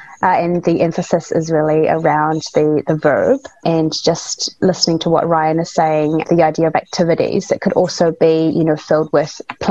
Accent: Auckland, New Zealand; also born or lived in Guangzhou, China; now in Christchurch, New Zealand; I come from Guangzhou, China, and grew up in Auckland, Tāmaki Makaurau, and moved to Christchurch 8 years ago.

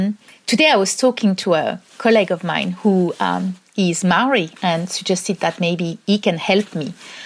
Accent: France; now in New Zealand; given that now I'm also a New Zealander, as well as being French.

